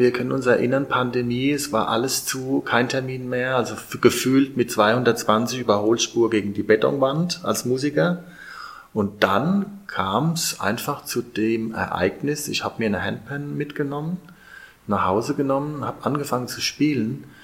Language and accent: German; Ludwigshafen, Rhineland-Palatinate, Germany; born there; Ich bin der gebürtiger Ludwigshäfner